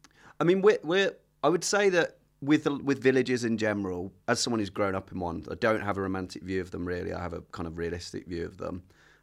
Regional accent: Feckenham, West Midlands, United Kingdom; Grew up in a place called Feckenham, which is a really small village in the Midlands. My mum's family have been there for like 400 years, which is pretty crazy.

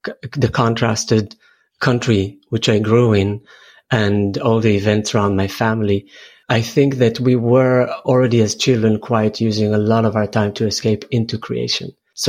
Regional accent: Jerusalem, Jerusalem District, Israel; I was born in Jerusalem, 77. I remember moving quite a lot with my family around Jerusalem from different neighborhoods.

